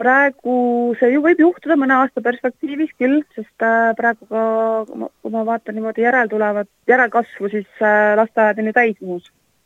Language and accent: Estonian; Saare County, Estonia; mina kasvasin Saaremal.